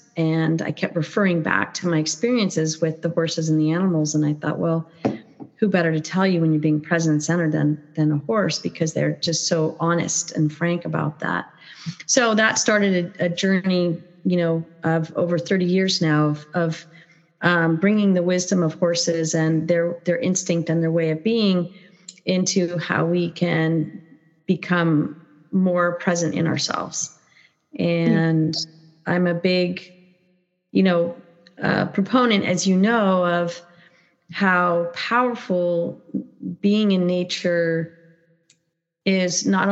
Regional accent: California, United States; I'm from originally from California in the United States. Grew up along the coastline, so the estuaries and beaches, a water person.

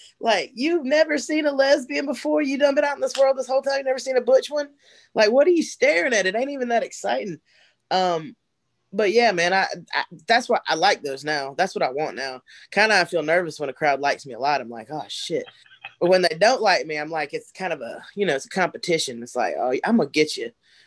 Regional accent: South Carolina, United States; She's from North Carolina. I'm from South Carolina. I'm like the trailer trash version of her.

